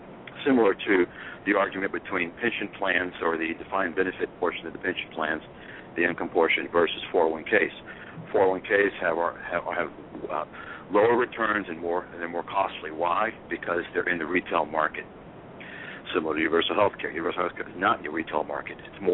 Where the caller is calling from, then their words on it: Texas, United States; Calling from Texas.